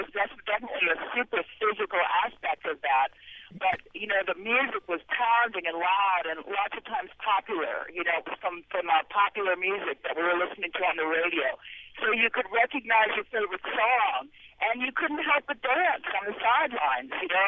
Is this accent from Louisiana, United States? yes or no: yes; New Orleans, Louisiana, United States; You know, I grew up in New Orleans, and Mardi Gras was always a highlight of the year.